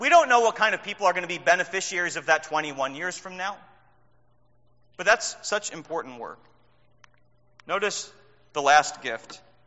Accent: Minnesota, United States; When I grew up in Minnesota, there was the iron ore mines.

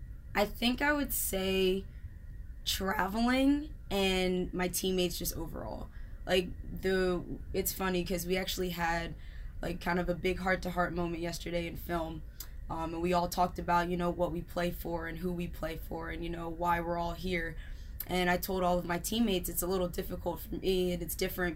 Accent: New Jersey, United States; and I'm from South Jersey

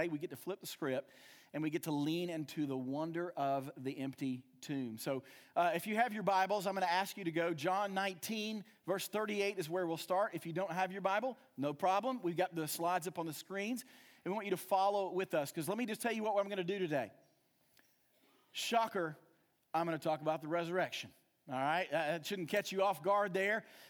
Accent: the South, United States; We're from the South. We all know what the resurrection is.

